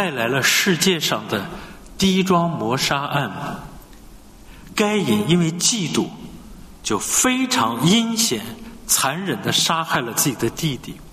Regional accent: China; 就跟我们中国人非常喜欢的一句话，我痛打落水狗。

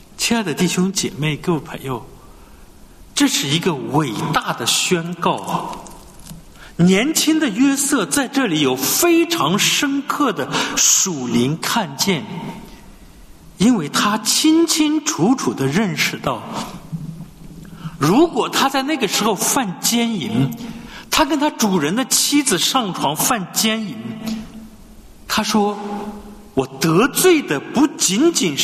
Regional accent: China; 就跟我们中国人非常喜欢的一句话，我痛打落水狗。

